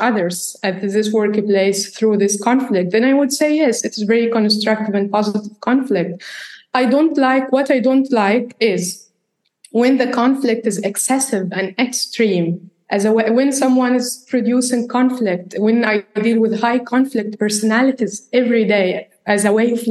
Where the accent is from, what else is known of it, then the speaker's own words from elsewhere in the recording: Egypt; And I come from Egypt, like the North Africa, where I belong to.